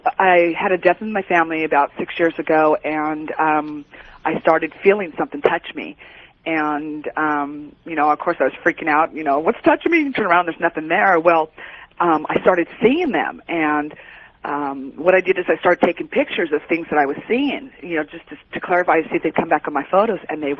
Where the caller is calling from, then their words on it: Long Beach, California, United States; This is Tuesday, and I'm calling from Long Beach.